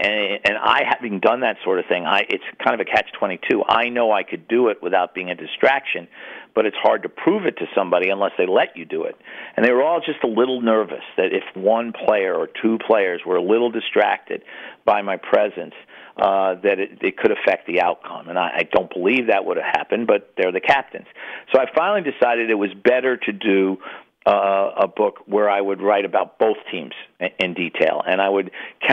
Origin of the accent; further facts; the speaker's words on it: United States; Obviously, I'm an American. I'm happy when the Americans win